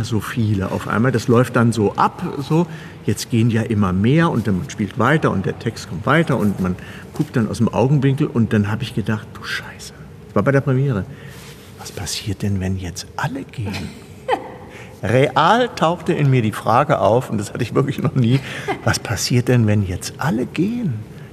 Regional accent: Kassel, Hesse, Germany; Ich bin ja auch letztendlich bürgerlich erzogen, ja. Ich komme ja aus dem Kassler Kessel.

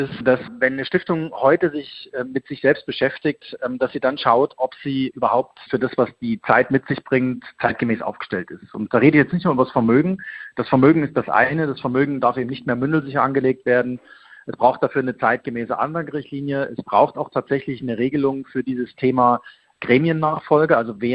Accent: Leipzig, Saxony, Germany; born there; die Bürgerstiftung Leipzig. Das ist meine Geburtsstadt

